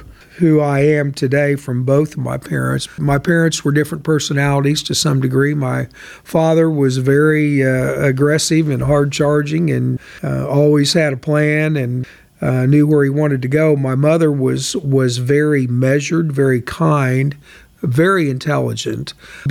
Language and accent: English; Oklahoma City, Oklahoma, United States; born there; I was born in Oklahoma City, Oklahoma.